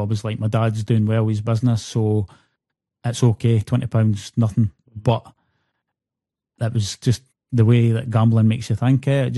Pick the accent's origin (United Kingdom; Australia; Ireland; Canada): United Kingdom; Scotland; So I'm from Scotland, and the bookies are basically the bookmakers.